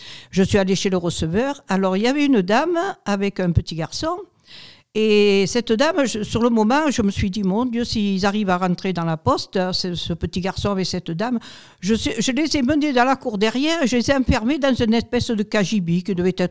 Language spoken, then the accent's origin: French; Alençon, Normandy, France; Alors, je suis née à Alençon.